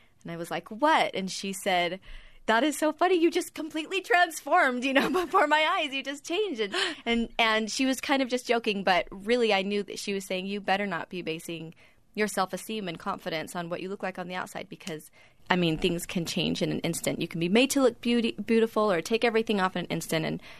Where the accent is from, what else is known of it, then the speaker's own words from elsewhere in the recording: Bountiful, Utah, United States; And growing up in Bountiful, Utah, I thought, yeah, right. You know, all my friends are Mormon.